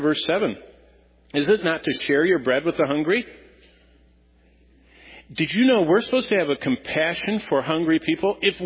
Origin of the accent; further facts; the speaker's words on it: Lansing, Michigan, United States; I mean, I was raised in Lansing, and my parents, who, my mom didn't work, my dad worked at General Motors hourly.